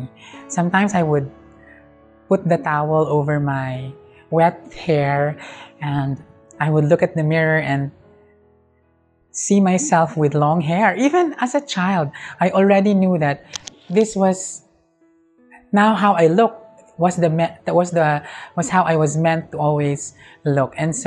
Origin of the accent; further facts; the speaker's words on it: Bicol Region, Philippines; I'm from Bicol, where we have to deal with typhoons several times a year.